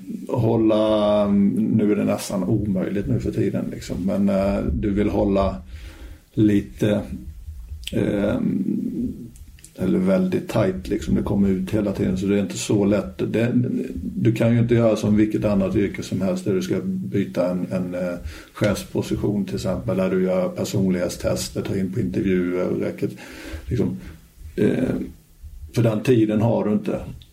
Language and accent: Swedish; Småland, Sweden; now in Stockholm, Sweden; jag flyttade upp från Småland och till stora Stockholm och det är både ett annat liv och ett annat sus och brus liksom